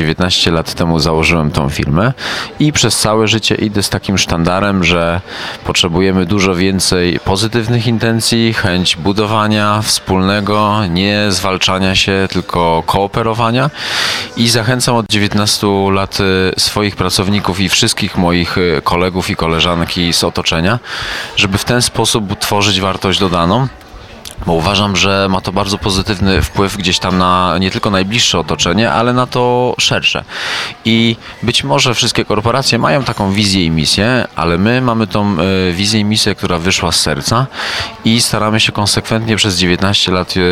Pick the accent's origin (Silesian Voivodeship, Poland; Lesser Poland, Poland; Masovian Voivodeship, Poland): Silesian Voivodeship, Poland; Gliwice; Jestem z Gliwicy, kończyłem szkołę zarządzania w Katowicach.